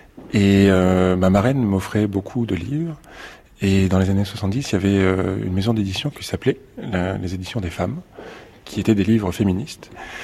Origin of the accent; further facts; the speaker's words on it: Provence-Alpes-Côte d'Azur, France; Alors moi je viens des Hautes-Alpes. Et c'est des paysages de neige et de très hautes montagnes. Et ma maison était la plus haute du village